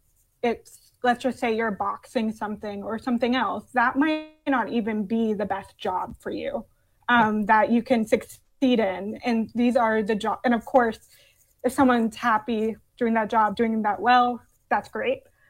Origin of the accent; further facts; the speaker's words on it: Massachusetts, United States; And I was raised in Massachusetts.